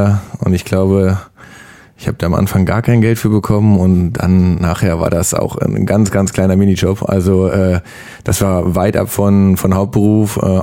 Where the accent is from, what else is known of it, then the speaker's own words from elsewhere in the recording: Hamm, North Rhine-Westphalia, Germany; Genau, ich komme aus Hamm.